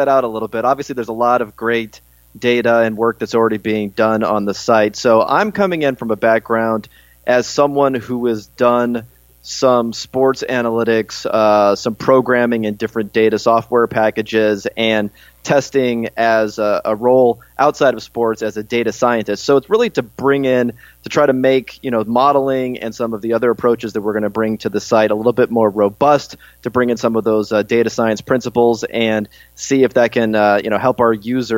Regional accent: California, United States; I grew up in California, went to school out in Berkeley.

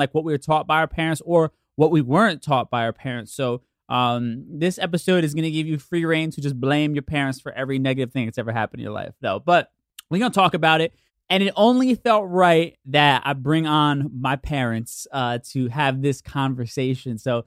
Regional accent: United States; born there

